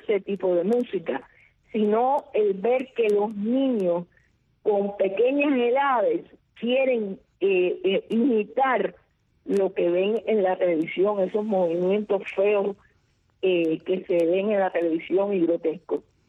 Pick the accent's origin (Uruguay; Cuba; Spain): Cuba; Havana